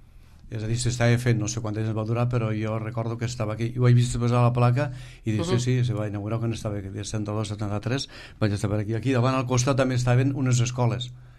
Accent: Vilafranca, Valencian Community, Spain; Jo sóc de la província de Castelló, un poble que quan jo anava a l'escola, allí pues, anava a l'escola, escrivíem sempre la data, la fecha, allà a la pissarra, Villafranca del Cid

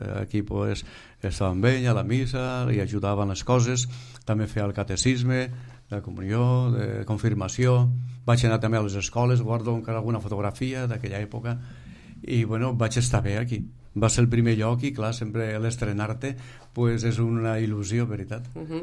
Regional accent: Vilafranca, Valencian Community, Spain; Jo sóc de la província de Castelló, un poble que quan jo anava a l'escola, allí pues, anava a l'escola, escrivíem sempre la data, la fecha, allà a la pissarra, Villafranca del Cid

